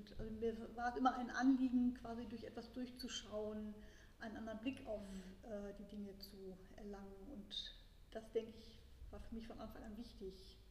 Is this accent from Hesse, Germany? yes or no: no; Münster, North Rhine-Westphalia, Germany; also born or lived in Padua, Italy; now in Berlin, Germany; bin in Padua in Italien geboren 1962, bin dann in Münster aufgewachsen und bin seit 1985 in Berlin.